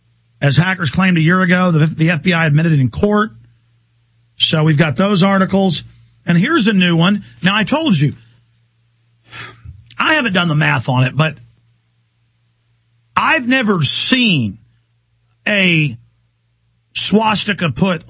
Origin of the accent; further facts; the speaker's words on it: Texas, United States; I grew up white guy in Texas and never heard anybody say the N-word